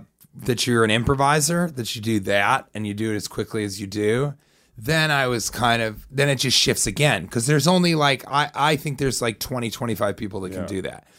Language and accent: English; New York, United States; When you meet somebody in New York, and like, I'm a New Yorker.